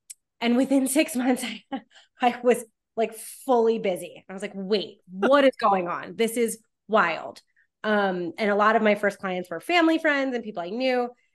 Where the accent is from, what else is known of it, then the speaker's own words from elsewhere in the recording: East Coast, United States; I was living in Philly. I'm from the East Coast originally.